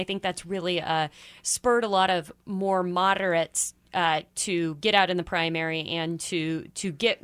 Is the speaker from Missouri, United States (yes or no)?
yes; Missouri, United States; I grew up on the Missouri side of the state line.